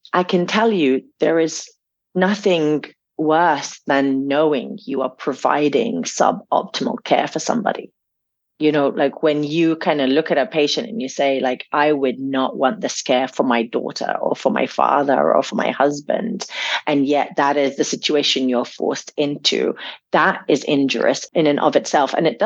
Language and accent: English; Damascus, Damascus Governorate, Syria; I remember, you know, being age 6 and growing up in Damascus and playing with my siblings and my cousins